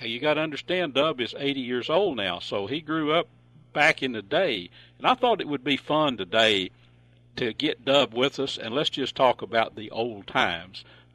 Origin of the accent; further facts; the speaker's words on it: Texas, United States; I was raised in East Texas up in Red River County